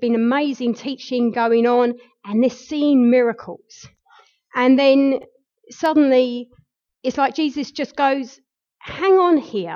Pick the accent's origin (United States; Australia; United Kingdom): United Kingdom; and being British, I always keep an eye on what is happening in the UK.